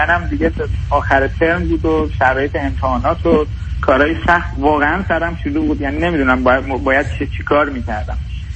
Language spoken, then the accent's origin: Persian; Iran; moved away; دور از ایران دارم زندگی میکنم، اومدم حالا بعد از 4 سال ایران